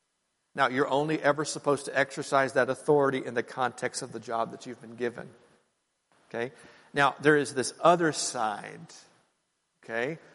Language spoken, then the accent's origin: English; Hanover, Pennsylvania, United States; We are from Hanover, Gettysburg area. That's where my dad grew up. A lot of my family is there.